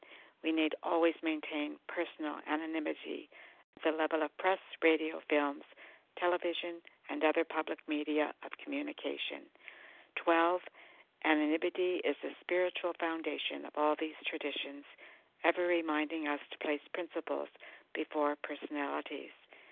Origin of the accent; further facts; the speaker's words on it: Ontario, Canada; I'm from Ontario, Canada, and I am a compulsive overeater.